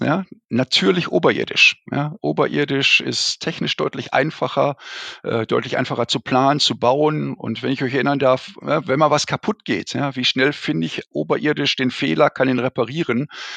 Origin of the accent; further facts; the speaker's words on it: Recklinghausen, North Rhine-Westphalia, Germany; now in Bayreuth, Germany; Also ich bin Pottkind, um es ganz klar zu sagen. Ich bin in Recklinghausen geboren, habe in Dortmund studiert und habe den Pott in meinem Herzen.